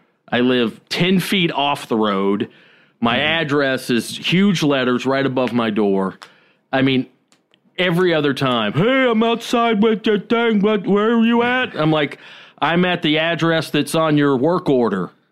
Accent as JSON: {"language": "English", "region": "Georgia", "country": "United States", "tie": "born or raised there", "said": "5:30 was the earliest it ever got dark in Georgia in the winter, and now here, like you said, like 4:45, it's pitch bla"}